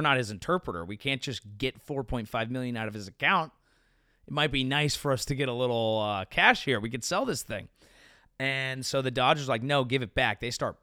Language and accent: English; California, United States; I'm from the Bay Area. I'm a Giants fan.